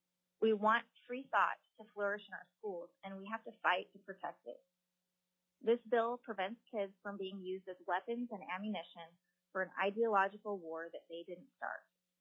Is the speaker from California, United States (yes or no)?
yes; California, United States; A few years ago, California, which is my home state, elected to remove the non-discrimination language in their constitution